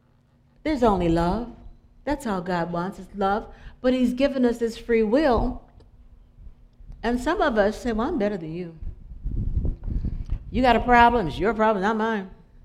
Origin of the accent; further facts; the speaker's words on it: the South, United States; now I'm from the South, we speak.